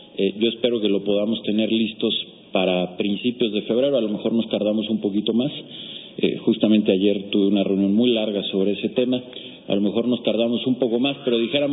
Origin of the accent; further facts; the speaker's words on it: Mexico; dentro del malestar como mexicanos tenemos que reflexionar